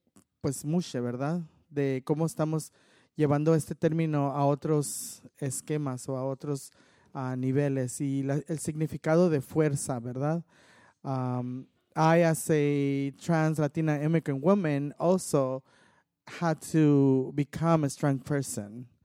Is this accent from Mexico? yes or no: yes; Mexico; Se puede decir, yo como mujer mexicana